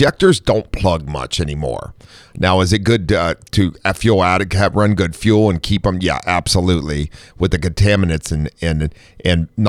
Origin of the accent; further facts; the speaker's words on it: Ohio, United States; I grew up in Ohio.